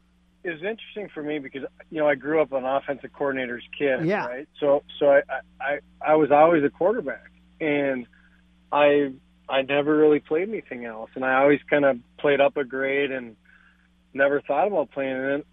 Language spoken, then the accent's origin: English; North Dakota, United States; I grew up in North Dakota, right?